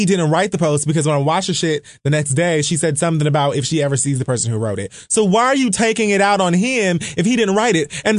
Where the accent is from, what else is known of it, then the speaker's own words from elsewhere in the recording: Miami, Florida, United States; I'm from Miami, Florida.